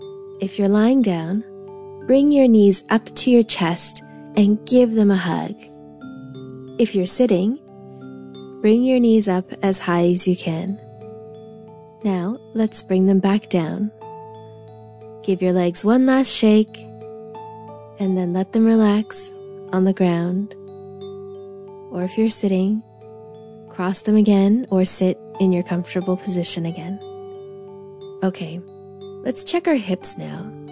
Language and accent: English; Canada; I'm from Canada too.